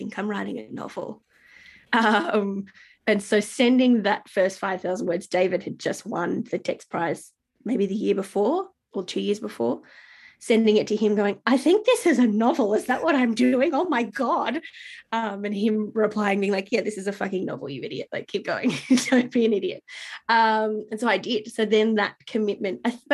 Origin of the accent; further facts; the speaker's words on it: Gold Coast, Queensland, Australia; I grew up on the Gold Coast where with kind of middle class working parents